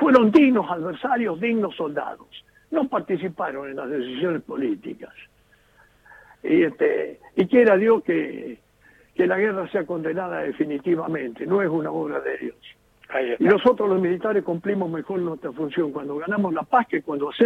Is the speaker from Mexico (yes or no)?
no; Argentina; como un argentino más